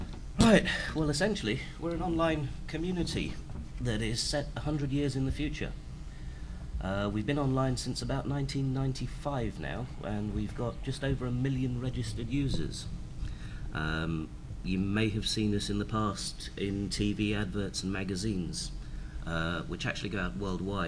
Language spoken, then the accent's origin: English; England, United Kingdom; I'm English. We're supposed to be quiet.